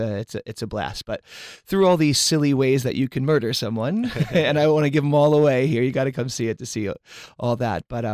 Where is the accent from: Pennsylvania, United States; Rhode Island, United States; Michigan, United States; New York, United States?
New York, United States; now in Sonoma, United States; I moved to Sonoma and this week it'll be at about 2 years that I've moved to Sonoma. And I'm from New York, and I was a professional performer for many years